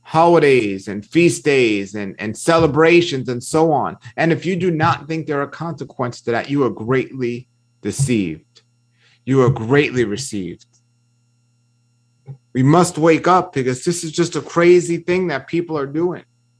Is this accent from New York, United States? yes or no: yes; New York City, New York, United States; Look, folks, I'm from New York City.